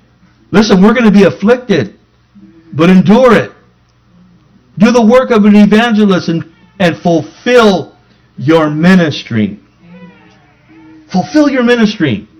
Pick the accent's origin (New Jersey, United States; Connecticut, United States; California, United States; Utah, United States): California, United States; National City; You know, I remember growing up in National City, 11 brothers and sisters.